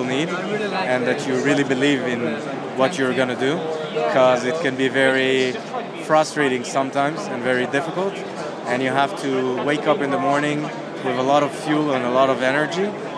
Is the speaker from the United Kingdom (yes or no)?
no; Israel; English is a second language; we've been living all our lives in Israel.